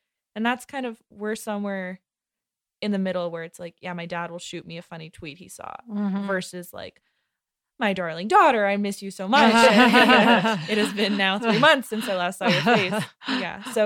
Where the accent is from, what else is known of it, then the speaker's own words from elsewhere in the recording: New York, United States; yeah, I'm from New York. Well, yeah, you've grown up with 130 kids from kindergarten to 12th grade who all that's a given for